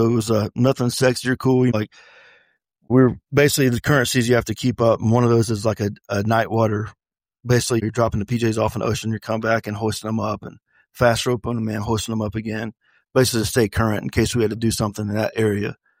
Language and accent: English; North Carolina, United States; Like I grew up around the Eastern Band of Cherokee Nation, and there were certain terminologies that a lot of Native Americans use